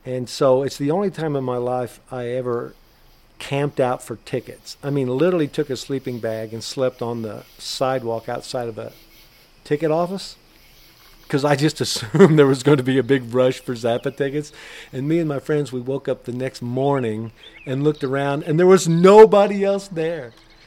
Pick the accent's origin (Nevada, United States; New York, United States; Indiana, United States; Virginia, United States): Indiana, United States; Tell City; they had the winning pieces of art on display at a bank in my hometown down in Tell City, Indiana.